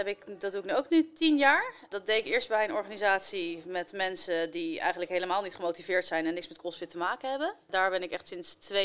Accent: Rijswijk, South Holland, Netherlands; Ja, ik kom uit Den Haag. Opgegroeid in Rijswijk, maar dat is eigenlijk Den Haag, same same.

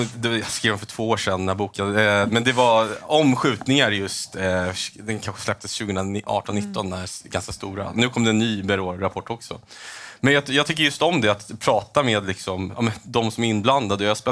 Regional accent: Stockholm, Stockholm County, Sweden; som svensk och som stockholmare så är man ju förfärad över liksom det som sker i stan och i landet.

